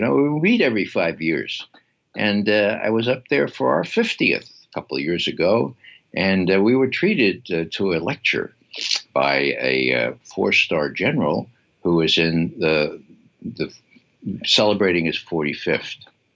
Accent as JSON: {"language": "English", "region": "New York", "country": "United States", "said": "And, you know, being a New Yorker, it's no less than profoundly sad what's happened to the New York Times. My parents were first-generation Irish immigrants."}